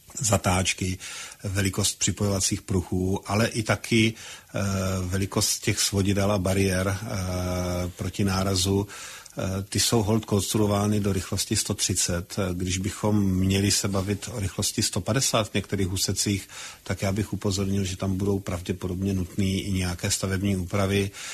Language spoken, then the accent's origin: Czech; South Moravian Region, Czechia; já jsem z Jižní Moravy, takže znám situaci na cyklostezkách